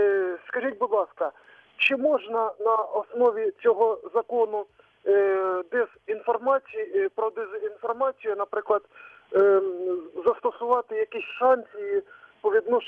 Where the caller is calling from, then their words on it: Znamianka, Kirovohrad Oblast, Ukraine; місто Знам'янка.